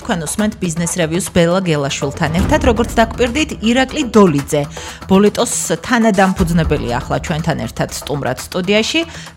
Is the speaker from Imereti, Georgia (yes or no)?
yes; Imereti, Georgia; შეიძლება სახელწოდებაც კუთხურია, მე იმერეთიდან ვარ